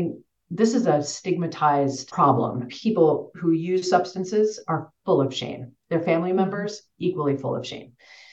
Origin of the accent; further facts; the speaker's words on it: Kansas, United States; I grew up in Western Kansas in the middle of nowhere where there was no treatment